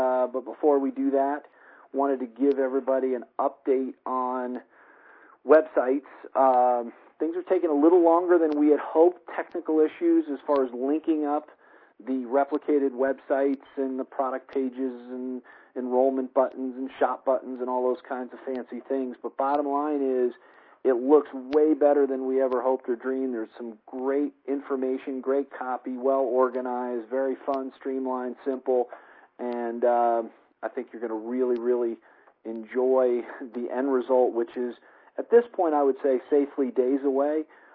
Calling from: Colorado, United States; I'm calling in from Colorado tonight.

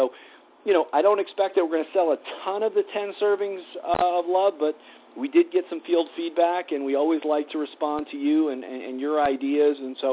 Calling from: Colorado, United States; I'm calling in from Colorado tonight.

